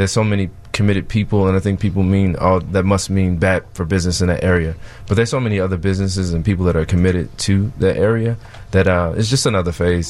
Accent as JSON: {"language": "English", "town": "Chicago", "region": "Illinois", "country": "United States", "tie": "born or raised there", "said": "Yes, I was raised in Chatham, and it has been a place, it's always been a place where the neighbors and the community really cared."}